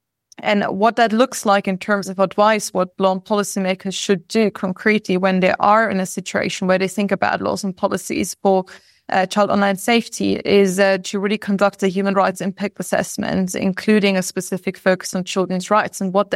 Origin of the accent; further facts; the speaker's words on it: Germany; I think, of course, I'm from Germany and I work a lot in the EU